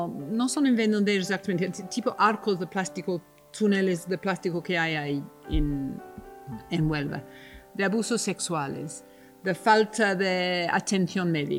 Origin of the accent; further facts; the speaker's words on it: London, United Kingdom; Spanish is a second language; now in Spain; soy inglesa de Londres y no hablo todavía, después de 30 años aquí, no hablo muy bien el cristiano